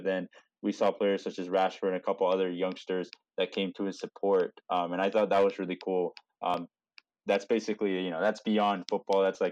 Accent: United States; I'm not just saying this because, you know, I'm American

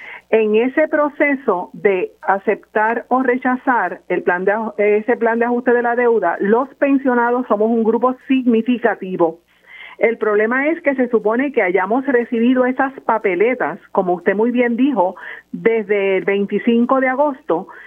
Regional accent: Puerto Rico; Ellos no saben lo que somos los puertorriqueños

